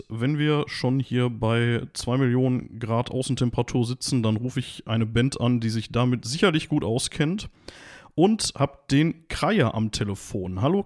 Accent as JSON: {"language": "German", "town": "Gelsenkirchen", "region": "North Rhine-Westphalia", "country": "Germany", "tie": "born there", "said": "Und ich darf ich bin da geboren worden."}